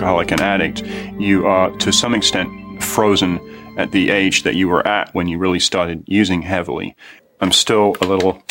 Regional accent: United Kingdom; moved away as an adult; now in United States; I grew up in Britain

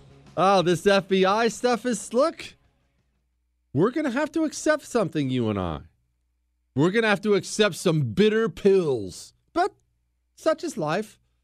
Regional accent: United States; Look, I'm an American. I don't pay attention to these things.

